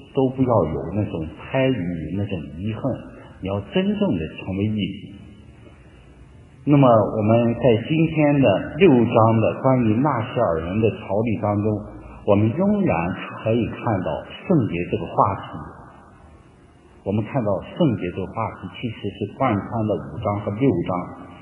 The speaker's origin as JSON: {"language": "Chinese", "country": "China", "said": "其实我们大家作为中国人，我们都知道"}